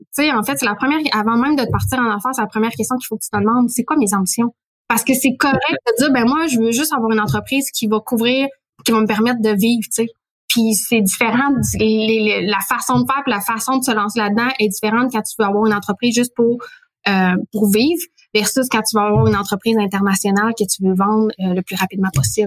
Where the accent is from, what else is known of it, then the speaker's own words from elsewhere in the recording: Quebec, Canada; now in Montreal, Canada; dans ce temps-là, j'habitais en Abitibi-Témiscamingue, je suis originaire d'Abitibi. J'ai vendu ma maison, je me suis séparée, puis j'ai emménagé à Montréal.